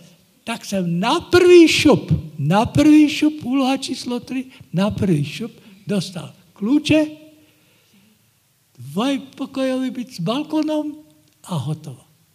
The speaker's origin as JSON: {"language": "Slovak", "town": "Brno", "region": "South Moravian Region", "country": "Czechia", "second_language": "Slovak", "said": "ja som Brňák, tak keď je tam moravská slovenčina, tak musíte odpustiť nejaké tie slova. Inak vám to poviem v nemčine, v angličtine, v francúzštine, aj v japonštine."}